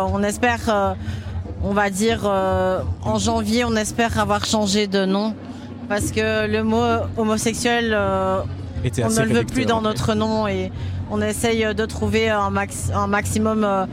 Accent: Brussels, Brussels-Capital Region, Belgium; Par exemple, nous deux, on vient de Bruxelles.

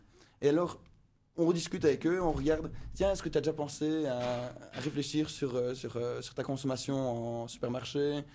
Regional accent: Liège, Wallonia, Belgium; Je suis liégeois, tu peux m'excuser.

